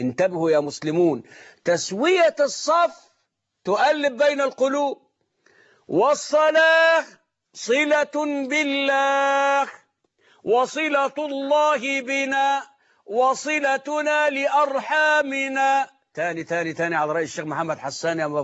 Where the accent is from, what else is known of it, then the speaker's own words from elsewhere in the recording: Mansoura, Dakahlia, Egypt; كان عندنا في المنصورة